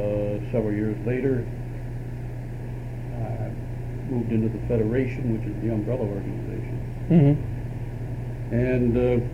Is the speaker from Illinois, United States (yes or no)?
no; Youngstown, Ohio, United States; Youngstown, at the time I grew up, was a pleasant place to live. Sort of crude. A lot of blue-collar type workers, immigrants. It was a real melting pot.